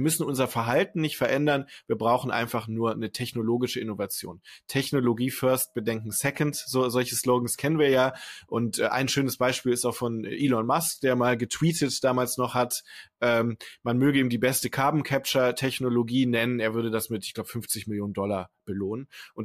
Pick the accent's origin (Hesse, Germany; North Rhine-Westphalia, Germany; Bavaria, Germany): North Rhine-Westphalia, Germany; Düsseldorf; Also ich komme aus dem Rheinland, da gibt es den Karneval. Karneval ist ganz klassisch eine Funktion. In Düsseldorf, wo ich herkomme, da legt man seine Eheringe ab an Karneval traditionell.